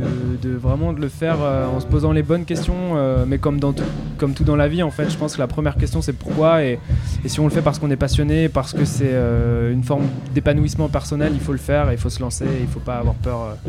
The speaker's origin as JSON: {"language": "French", "region": "Brittany", "country": "France", "said": "j'ai hésité à écrire en breton aussi, comme je suis breton"}